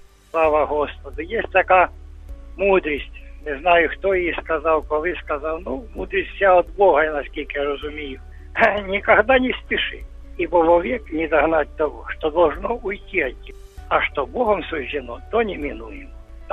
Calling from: Zaporizhzhia Oblast, Ukraine; Я з Запорізької області.

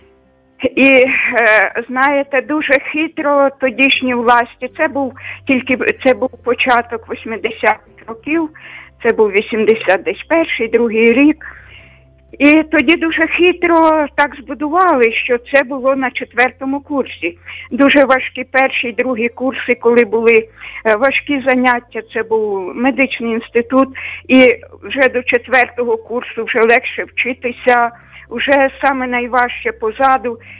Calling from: Kyiv, Ukraine; Я з Києва телефоную

